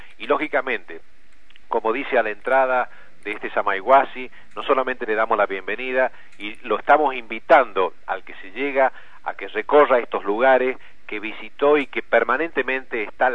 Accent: Chilecito, La Rioja, Argentina; la responsabilidad como riojano, como chilecito, de bregar para que esto se mantenga en las condiciones que está

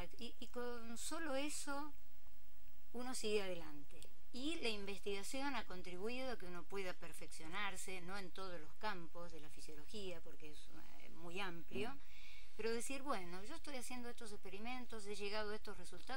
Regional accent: Mercedes, Buenos Aires Province, Argentina; now in La Plata, Argentina; Me vine desde Mercedes, provincia de Buenos Aires.

